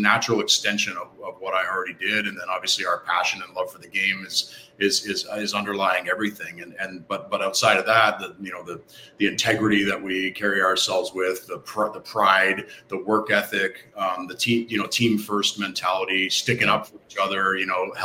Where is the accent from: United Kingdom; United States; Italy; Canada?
Canada; I'm Canadian, but this amazing country has given me everything in my life